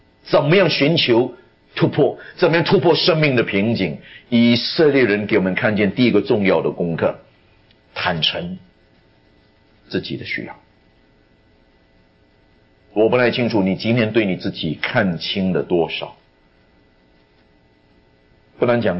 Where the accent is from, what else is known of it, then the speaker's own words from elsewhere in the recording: China; 有些时候我总觉得我们中国人有某一些的观念，真的是害死我们